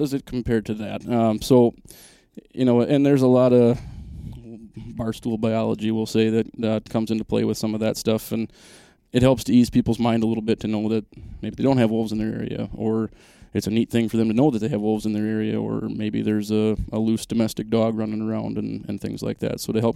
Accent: Wisconsin, United States; I'm from Northeast Wisconsin. Grew up night hunting.

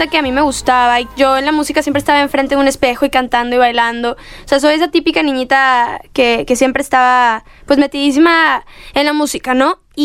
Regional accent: Mexico; now in Los Angeles, United States; y yo como mexicana, porque estaba cantando los dos idiomas.

